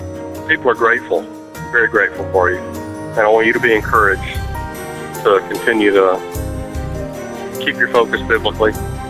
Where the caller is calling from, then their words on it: Alabama, United States; I'm calling from Central Alabama.